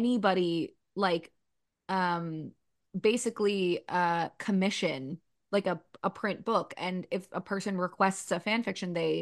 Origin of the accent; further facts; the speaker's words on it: United States; I literally just looked at the headline because I'm American.